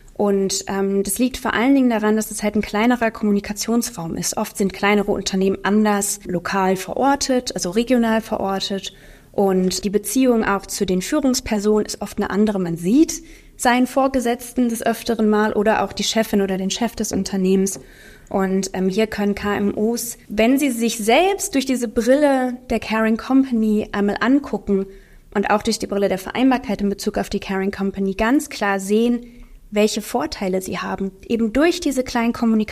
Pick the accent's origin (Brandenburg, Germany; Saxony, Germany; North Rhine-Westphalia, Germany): North Rhine-Westphalia, Germany; ich bin im Ruhrgebiet aufgewachsen und wir hatten Zechensiedlungen, Werksiedlungen, Eisenbahnersiedlungen.